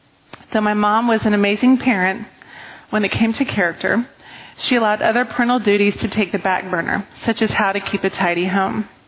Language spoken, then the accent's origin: English; Dallas, Texas, United States; born there; I was born in 1979 in Dallas, Texas, and I'm the youngest of three girls.